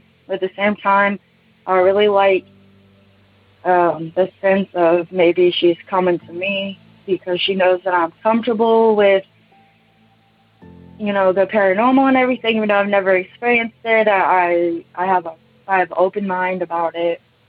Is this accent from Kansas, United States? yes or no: yes; Kansas, United States; I'm from Kansas.